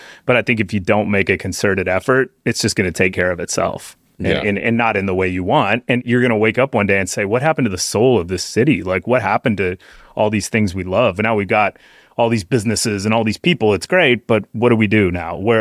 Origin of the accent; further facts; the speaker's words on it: Austin, Texas, United States; because I grew up in Austin and have always been kind of working in the music scene